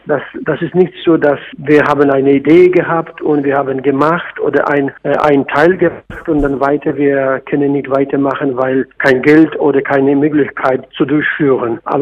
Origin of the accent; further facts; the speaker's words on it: Poland; German is a second language; Und sagt man bei uns in Polen ein Sprichwort, von Korn zu Korn, es kann man einen Sack sammeln.